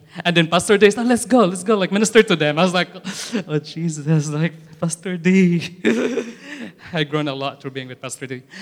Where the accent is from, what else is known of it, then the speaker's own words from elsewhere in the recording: Philippines; I grew up in the Philippines.